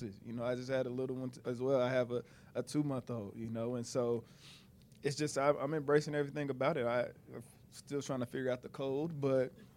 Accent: United States; now in Canada; It's I'm American, right? I'm from the States, obviously, and you come here to play the game.

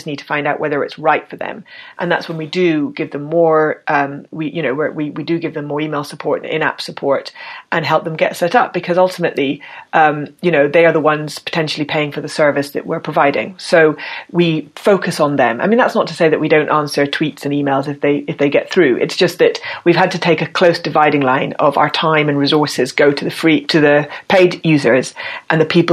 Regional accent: United Kingdom

